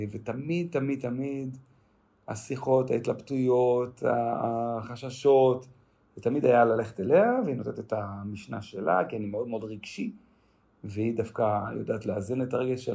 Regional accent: Ma'alot, Northern District, Israel; born there; נולדתי במעלות, שם בצפון, ליד לבנון

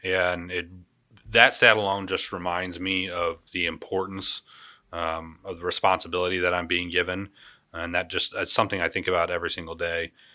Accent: Auburn, Illinois, United States; My hometown, as you mentioned, Auburn, was roughly 4,000 people.

